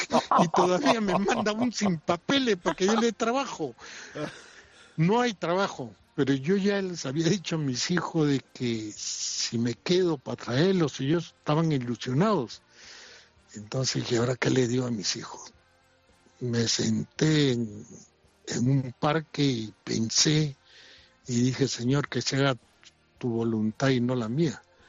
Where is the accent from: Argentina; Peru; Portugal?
Peru; moved away as an adult; now in Spain; para venir a España de Perú, yo soy del Perú